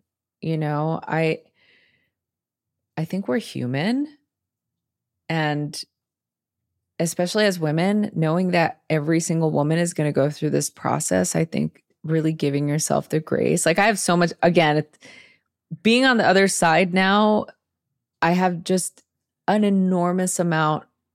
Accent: Los Angeles, California, United States; I grew up in East LA in a really chaotic environment, gang violence.

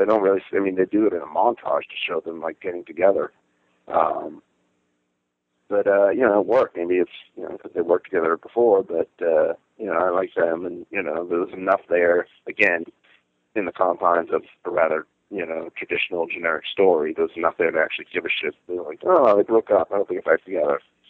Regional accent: Boston, Massachusetts, United States; accent: Boston; I mean, I'm from Boston, by the way, if you can't tell from my accent.

